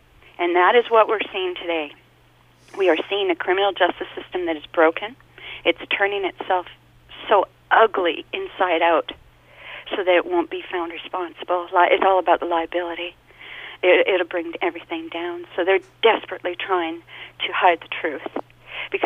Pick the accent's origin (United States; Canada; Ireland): Canada; Port Coquitlam, British Columbia; when I was growing up in Port Coquitlam